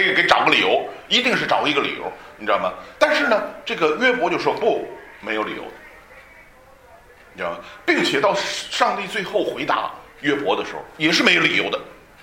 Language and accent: Chinese; China; 我也是中国人，所以我也懂得这个道理啊。